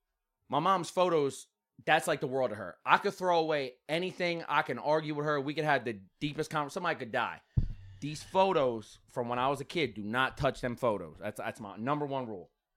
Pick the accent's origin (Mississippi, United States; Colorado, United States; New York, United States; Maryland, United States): Maryland, United States; Baltimore; South Baltimore, Hanover Street.